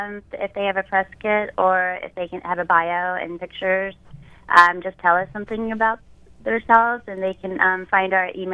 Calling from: Florida, United States; I'm actually calling from my office in Florida, near Orlando.

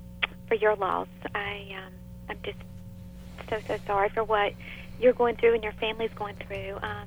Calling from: North Carolina, United States; We're from North Carolina.

